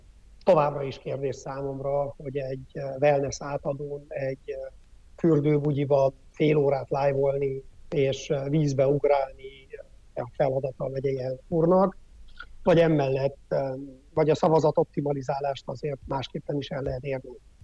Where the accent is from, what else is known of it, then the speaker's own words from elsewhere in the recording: Odorheiu Secuiesc, Harghita, Romania; Én azt gondolom, udvarhelyiként, hogy Székelyudvarhely nagyon sok szempontból elvesztette azt a helyzeti előnyét